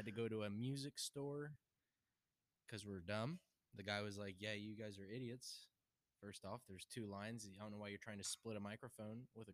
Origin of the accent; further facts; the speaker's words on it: West Virginia, United States; But yeah, we're from West Virginia. I'm not going to tell you where in West Virginia, but we're from West Virginia.